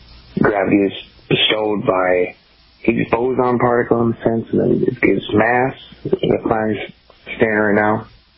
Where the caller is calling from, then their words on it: New London, Minnesota, United States; I'm calling from New London, Minnesota.